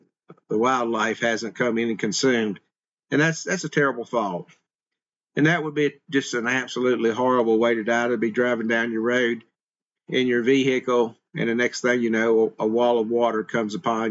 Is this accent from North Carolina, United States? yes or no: yes; North Carolina, United States; You see, I'm from Western North Carolina. My roots are there. That's where my family is from.